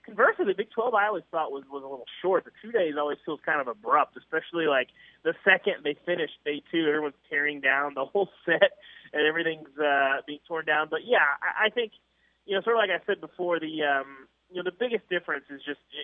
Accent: Arkansas, United States; I'm from Arkansas, I know the expectations there.

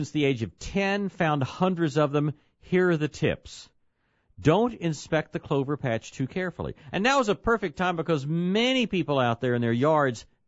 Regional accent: Scotland, United Kingdom; Well, you see, but I'm Scottish.

